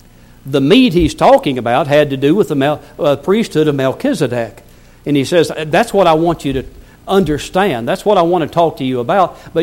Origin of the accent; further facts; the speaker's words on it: Blytheville, Arkansas, United States; I grew up in Blytheville, Arkansas. I worked in a jewelry store when I was in high school